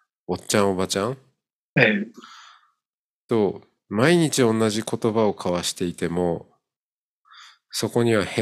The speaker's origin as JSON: {"language": "Japanese", "region": "Hokkaido", "country": "Japan", "tie": "born or raised there", "said": "自然の中で北海道で育ったから"}